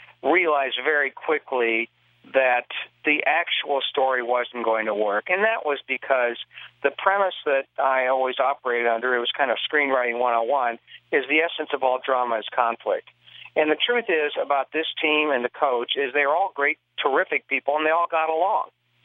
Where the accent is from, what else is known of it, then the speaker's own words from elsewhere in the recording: Bloomington, Indiana, United States; You know, I grew up in Bloomington, Indiana. I grew up as a huge basketball fan, high school basketball fan in particular, so it's a thrill.